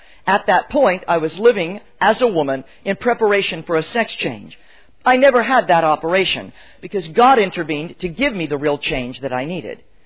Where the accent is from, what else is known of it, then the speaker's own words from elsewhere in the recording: United States; now in New Zealand; We've been living now in New Zealand for the last 3 years, but I suppose my accent betrays my original homeland is the United States.